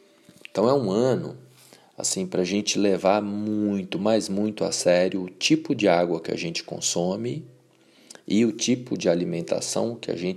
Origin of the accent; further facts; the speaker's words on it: Minas Gerais, Brazil; born there; Lá no norte das Minas Gerais, sul da Bahia, inclusive a região de onde eu venho, Vale do Mucuri, do Jequitinhonha, eu nasci por aquelas bandas ali